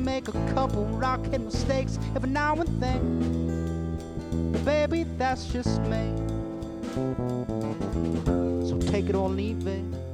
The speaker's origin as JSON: {"language": "English", "town": "Alamosa", "region": "Colorado", "country": "United States", "tie": "born or raised there", "said": "I recorded with some of my mentors growing up in Alamosa"}